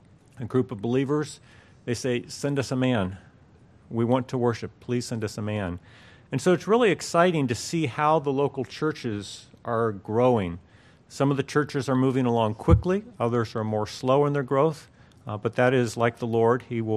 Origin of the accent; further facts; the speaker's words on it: Arizona, United States; I grew up in Arizona.